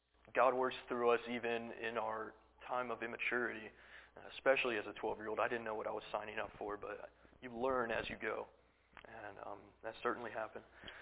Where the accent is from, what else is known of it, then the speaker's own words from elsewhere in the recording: Needville, Texas, United States; So growing up, I grew up in Houston, Texas, like an hour south of it in a little town called Needville. I usually just say Houston, though, because people know where that's at.